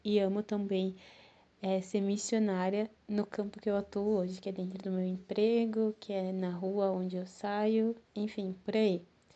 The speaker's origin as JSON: {"language": "Portuguese", "town": "Curitiba", "region": "Paraná", "country": "Brazil", "said": "eu sou de Curitiba, Paraná."}